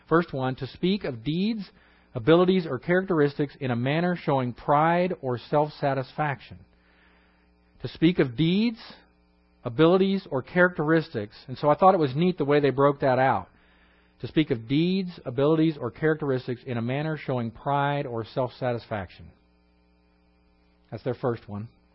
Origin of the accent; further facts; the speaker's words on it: Houston, Texas, United States; because you were born and raised in Houston like I was, right?